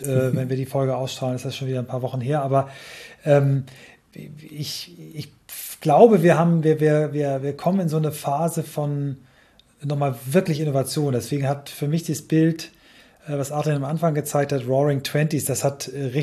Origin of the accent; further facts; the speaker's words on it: Kiel, Schleswig-Holstein, Germany; aus meiner Heimatstadt Kiel.